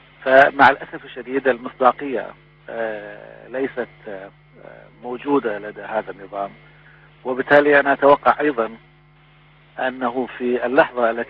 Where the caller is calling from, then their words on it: Beirut, Beirut Governorate, Lebanon; وانا بكلمك من بيروت